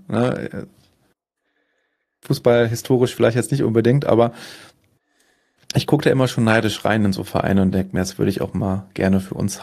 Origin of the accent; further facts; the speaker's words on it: Düsseldorf, North Rhine-Westphalia, Germany; Ich war jetzt als Düsseldorfer mehr im Frankfurter Stadion als beim eigenen Team.